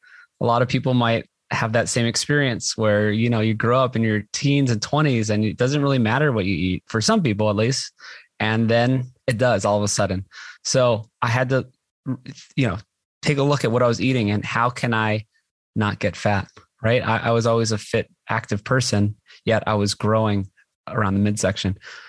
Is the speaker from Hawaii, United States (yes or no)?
yes; Hawaii, United States; I guess a little more about me. I grew up in Hawaii.